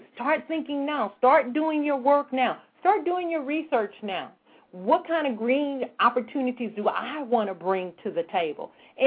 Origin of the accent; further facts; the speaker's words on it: Louisiana, United States; Oh, we're from Louisiana